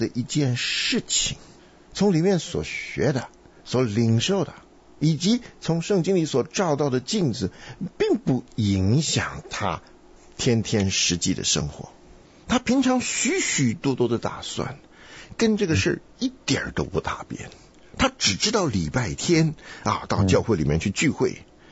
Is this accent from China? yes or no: no; Taiwan; 像以前我在台湾长大的，那都有讲究的。